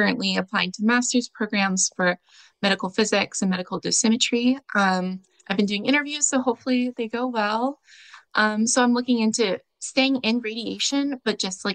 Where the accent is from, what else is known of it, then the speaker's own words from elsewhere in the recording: Texas, United States; So I grew up in Texas, but I went to college in Austin.